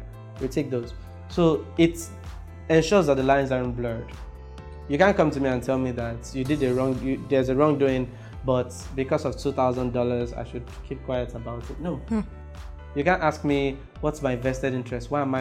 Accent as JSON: {"language": "English", "country": "Nigeria", "said": "As a Nigerian, that's it."}